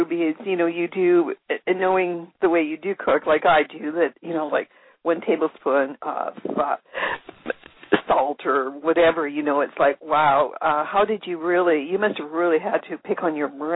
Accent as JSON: {"language": "English", "country": "Canada", "lives_now": "Texas, United States", "said": "I came from Canada, and barbecuing really was what we call grilling here in Texas."}